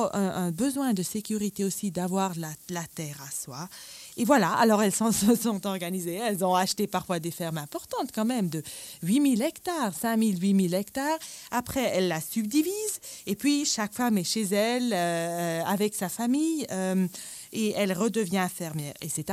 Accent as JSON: {"language": "French", "region": "Laikipia County", "country": "Kenya", "said": "Dans quelques régions chez nous, à Laikipia, on avait plus de 50% de familles sans mari"}